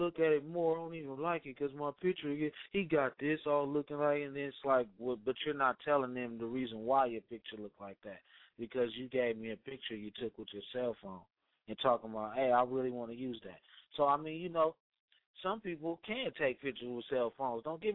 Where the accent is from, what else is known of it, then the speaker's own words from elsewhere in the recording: Sacramento, California, United States; I'm from the Gardens, and it's Crips, and it's, I don't know, just, I guess the Crips and Blood stuff made people stay kind of separate, more than just being from the east, north, or south, because in the end, we all from Sacramento.